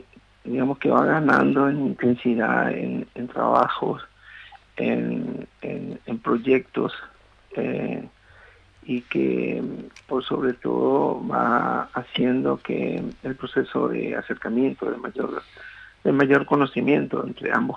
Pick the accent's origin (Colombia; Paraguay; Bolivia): Paraguay; Nosotros empezamos a conocer incluso a través de las telenovelas, la sociedad turca. E incluso a nosotros, como paraguayos, nos llama la atención